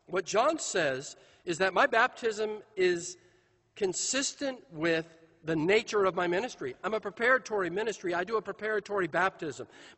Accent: California, United States; Proud as I am of being a Californian, you know, that's not going to define me.

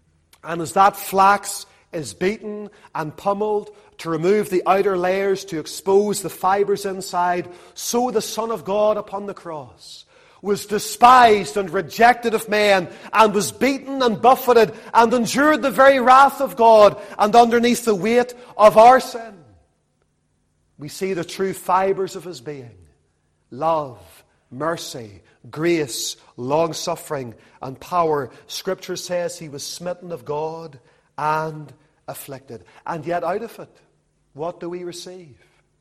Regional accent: Lisburn, Northern Ireland, United Kingdom; Whenever I was a little boy growing up in Lisburn, the linen industry in Lisburn, years before I was born, had been a thriving industry.

